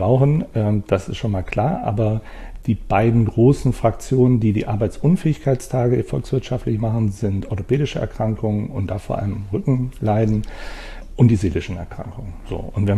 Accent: Bonn, North Rhine-Westphalia, Germany; also born or lived in Wuppertal; Ja, da bin ich nur geboren. Okay. Aber ich bin in Bonn, im Bonner Umfeld aufgewachsen, also auch am Rhein.

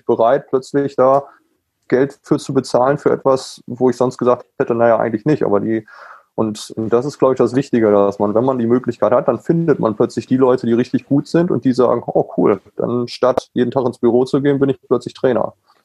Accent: Germany; now in United States; als Deutscher komme ich da rüber

